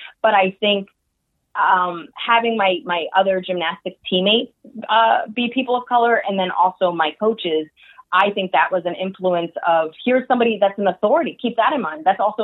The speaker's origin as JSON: {"language": "English", "region": "New Jersey", "country": "United States", "tie": "born or raised there", "said": "I grew up in Jersey, so it's honestly, it's white people and Indian people."}